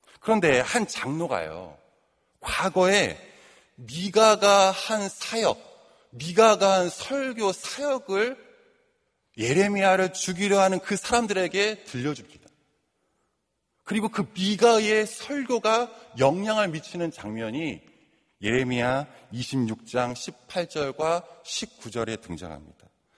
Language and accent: Korean; South Korea; 저는 시골 사람입니다. 많은 분들이 저를 서울 사람으로 오해하시더라고요. 저는 시골에서 태어나 고등학교까지 자랐습니다.